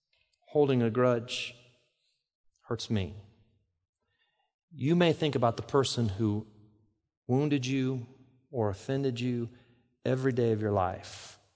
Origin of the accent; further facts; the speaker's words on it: Indiana, United States; I'm from Indiana, so we have lots of Amish families around us.